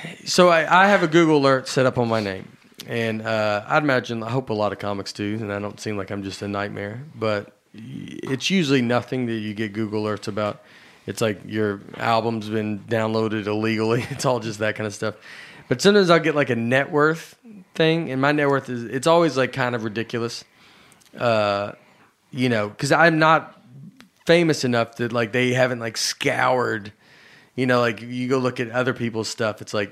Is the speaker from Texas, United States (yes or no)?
no; Old Hickory, Tennessee, United States; born there; I was born in Old Hickory. I had three siblings.